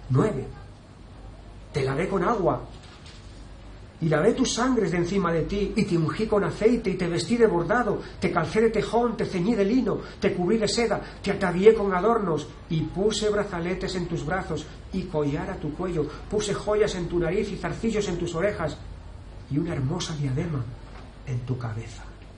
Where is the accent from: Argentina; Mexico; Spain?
Spain; Andalusia; En Andalucía, de donde yo soy, hay una expresión que es muy, muy ilustrativa